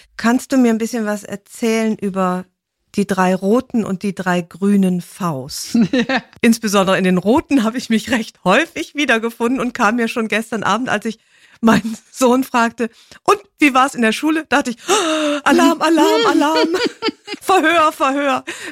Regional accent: Rhineland, Germany; ich bin ja Rheinländerin

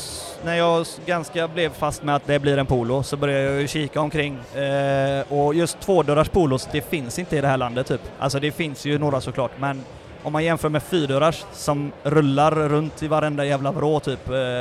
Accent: Sweden; jag är från Sverige

